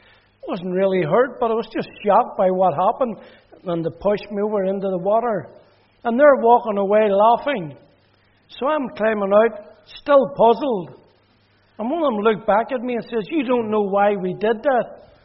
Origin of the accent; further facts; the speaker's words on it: Belfast, Northern Ireland, United Kingdom; now in Manchester, United Kingdom; I grew up in Belfast. You'd never guess from my accent what I did.